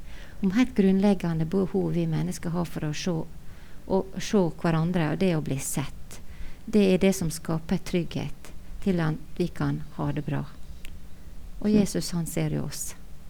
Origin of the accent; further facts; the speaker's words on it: Volda, Møre og Romsdal, Norway; Det stemmer, jeg vokste opp inn i Volda og bodde der til jeg var 20 år.